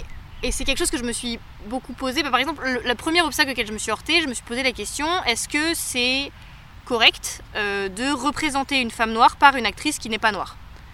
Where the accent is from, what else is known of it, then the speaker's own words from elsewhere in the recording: France; c'est le rapport en tant que Française avec le pays que je représente dans le spectacle, qui est la Côte d'Ivoire. J'ai jamais mis les pieds en Côte d'Ivoire, j'ai jamais mis les pieds en Afrique, tout court.